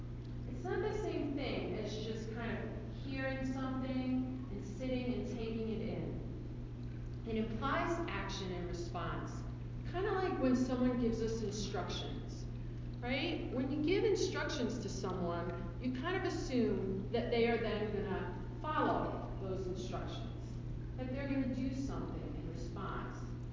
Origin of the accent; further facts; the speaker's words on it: Astoria, New York, United States; when I was growing up in Astoria